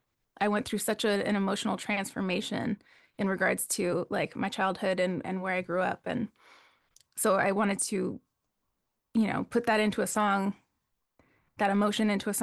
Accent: Wisconsin, United States; moved away; growing up in Wisconsin with that feeling, I felt a little bit trapped there. Like I knew that if I wanted my career to go farther, I really had to leave Wisconsin.

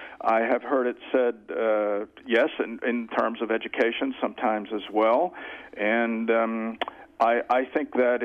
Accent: United States; This is a typical American opinion, and I'm an American, and I like that opinion.

